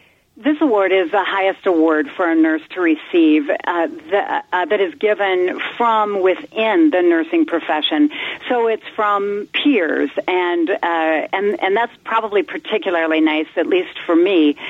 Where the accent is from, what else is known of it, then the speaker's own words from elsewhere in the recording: Devils Lake, North Dakota, United States; It started in my hometown in Devil's Lake. When I was in high school, I worked as a nurse's aide at our local hospital.